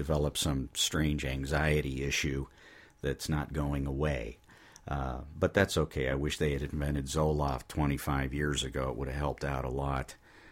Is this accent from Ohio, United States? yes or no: yes; Struthers, Ohio, United States; I grew up in Struthers, Ohio. I am now 50 years old.